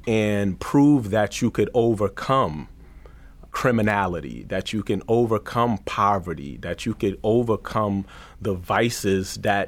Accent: Boston, Massachusetts, United States; So for me, I grew up in Mattapan. And Mattapan, for a long time, was called Murderpan.

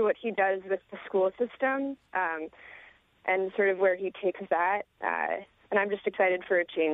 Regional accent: New York, United States; I'm actually from New York, but Bloomberg is sort of the only mayor that I've ever had in my sort of cultural awareness.

